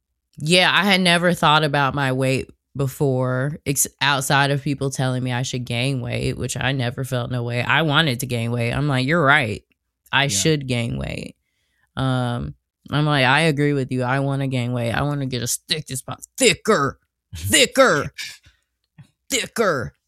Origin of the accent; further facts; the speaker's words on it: Southern US, United States; I don't think that growing up, I'm from the South, and I think I always wanted to be more